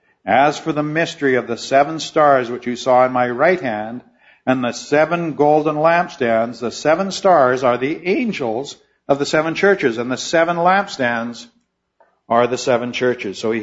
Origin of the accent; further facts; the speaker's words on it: Drayton Valley, Alberta, Canada; it was in my hometown in Drayton Valley, Alberta.